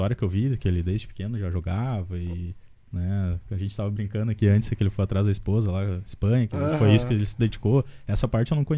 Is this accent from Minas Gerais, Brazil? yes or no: no; Novo Hamburgo, Rio Grande do Sul, Brazil; Eu sou de Novo Hamburgo.